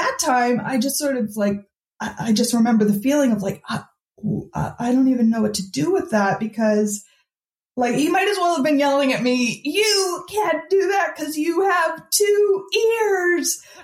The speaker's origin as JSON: {"language": "English", "region": "Midwest", "country": "United States", "tie": "born or raised there", "said": "And so and I grew up in the Midwest where it's like a very, you know, drilled into you."}